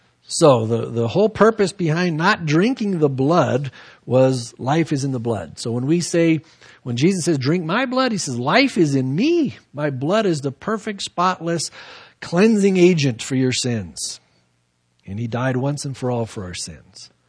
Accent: San Diego, California, United States; back when I was growing up in San Diego

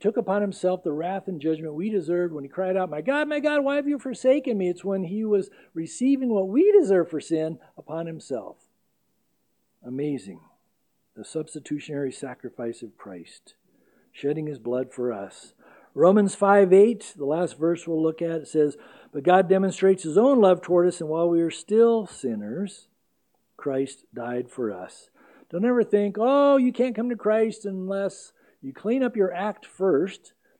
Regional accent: San Diego, California, United States; I'm from San Diego, and we got a lot of piers there

